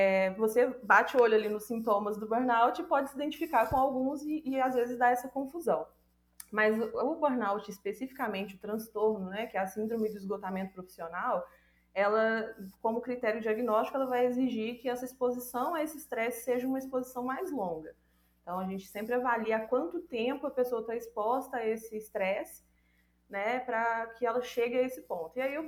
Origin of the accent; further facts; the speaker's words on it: Minas Gerais, Brazil; now in Barbacena, Brazil; Eu sou de Minas Gerais, moro atualmente em Barbacena, a cidade dos loucos